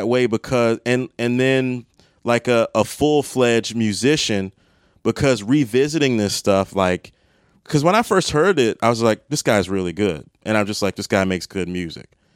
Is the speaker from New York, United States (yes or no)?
no; Maryland, United States; now in Chicago, United States; moving to, you know, I'm from the Maryland, D.C. area, moving to Chicago, and really being on my own.